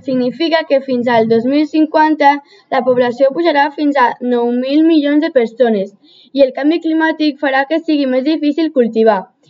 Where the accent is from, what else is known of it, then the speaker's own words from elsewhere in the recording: Barcelona, Catalonia, Spain; born there; Jo vaig néixer al barri Sants de Barcelona.